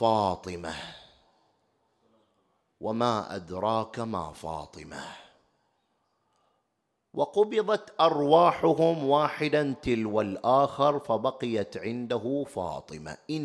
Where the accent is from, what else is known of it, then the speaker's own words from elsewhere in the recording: Bahrain; شوف مستوى العفة عندنا في البحرين، شوف مستوى الحجاب والستر عندنا في البحرين